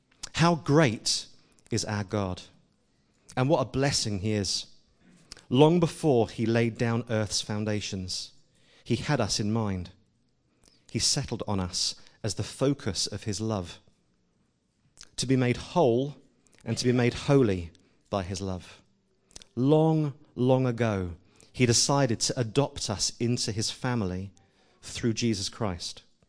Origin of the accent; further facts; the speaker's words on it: England, United Kingdom; because we're English, aren't we? Most of us are English